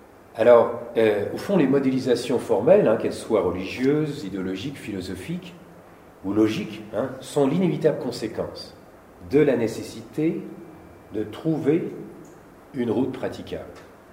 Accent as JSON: {"language": "French", "country": "France", "said": "puisque je viens de France"}